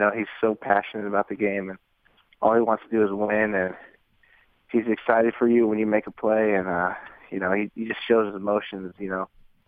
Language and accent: English; New York, United States; I love growing up in New York, too